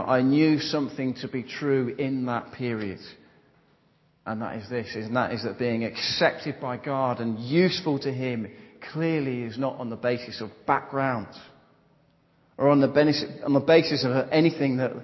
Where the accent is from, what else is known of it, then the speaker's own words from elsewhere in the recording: Market Harborough, East Midlands, United Kingdom; Growing up in Market Harbour, okay, it was fun at times